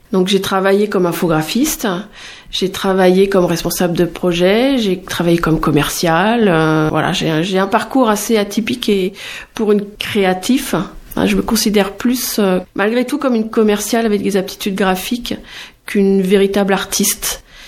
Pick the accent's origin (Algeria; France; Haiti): France; Nantes, Pays de la Loire; J'ai fait mes études à l'école Pivot en design industriel et graphique à Nantes puisque je suis nantaise.